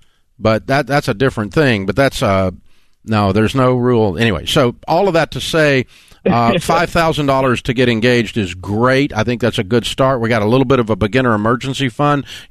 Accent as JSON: {"language": "English", "region": "Tennessee", "country": "United States", "said": "I'm from Tennessee."}